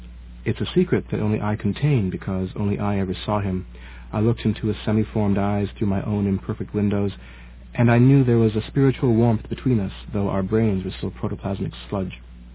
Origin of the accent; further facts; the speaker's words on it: Toronto, Ontario, Canada; growing up in the Toronto of the 1970s, which many of you may not be aware was not the multicultural haven that it is today. It was actually quite difficult being someone of a different color, different culture growing up here in the 70s.